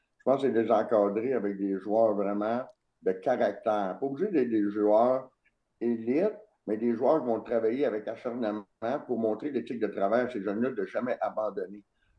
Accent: Quebec, Canada; On est des Québécois, puis on va être des Québécois.

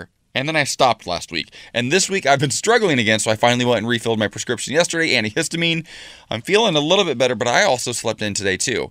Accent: Ohio, United States; But first, we're heading to my home state of Ohio.

